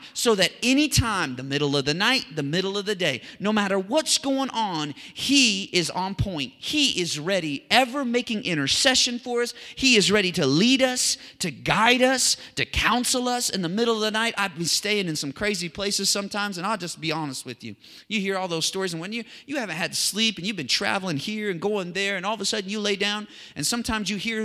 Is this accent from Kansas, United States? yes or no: yes; Kansas, United States; Where I grew up in Kansas. We called it Arkansas.